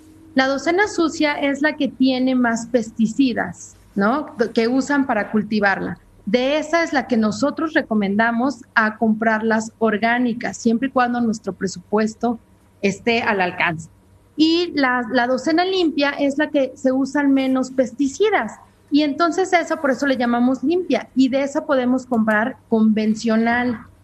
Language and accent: Spanish; Mexico; Porque eso es algo que como mexicanos